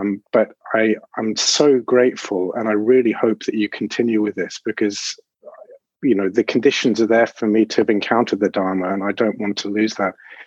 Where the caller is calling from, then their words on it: London, United Kingdom; I'm speaking from London in England.